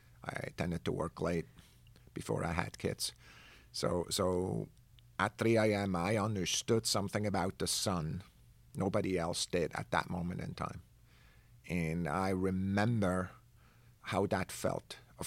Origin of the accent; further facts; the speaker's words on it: Switzerland; where I grew up in the Swiss mountains